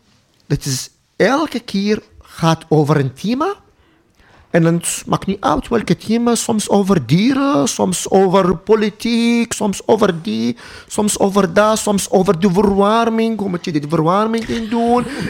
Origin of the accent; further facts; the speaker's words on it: Syria; Dutch is a second language; now in Belgium; Ik kom uit Syrië.